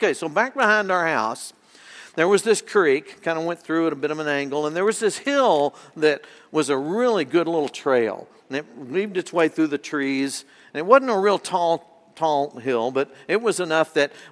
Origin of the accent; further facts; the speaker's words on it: Texas, United States; I grew up in North Texas, and even though it wasn't super cold there, we did get some cold weather during the winters.